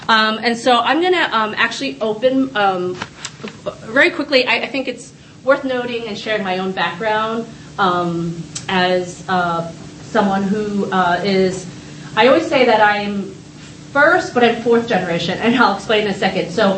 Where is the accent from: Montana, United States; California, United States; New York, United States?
New York, United States; Brooklyn; So I'm from Sunset Park, Brooklyn, born and raised. Just to say that that's sort of my like background as someone who was born and raised in Sunset Park.